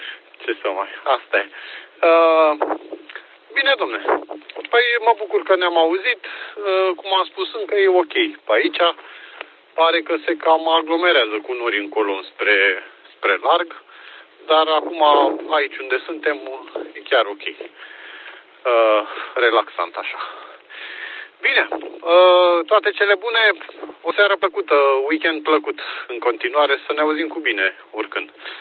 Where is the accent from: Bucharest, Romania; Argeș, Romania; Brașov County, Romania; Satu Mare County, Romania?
Argeș, Romania; Pitești; scuze că n-am zis. De loc sunt din Pitești, dar cum am spus, acum portabil pe aici, pe la mare.